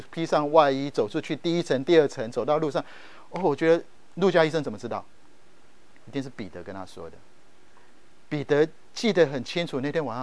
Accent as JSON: {"language": "Chinese", "country": "Japan", "tie": "born or raised there", "lives_now": "Taiwan", "said": "我小时候在日本长大，所以我会日文。这一次回到台湾"}